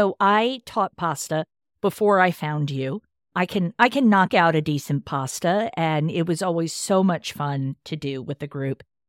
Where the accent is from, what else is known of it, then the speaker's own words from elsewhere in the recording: Frederick, Maryland, United States; You know, in my hometown here in Frederick, there are a couple of places that I go where they make it from scratch.